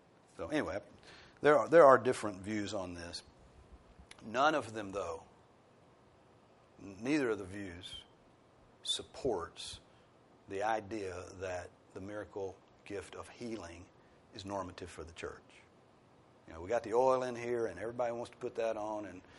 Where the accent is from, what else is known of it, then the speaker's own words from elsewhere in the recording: the South, United States; accent: Southern; I speak Southern every week, but it's my native tongue, so that doesn't count.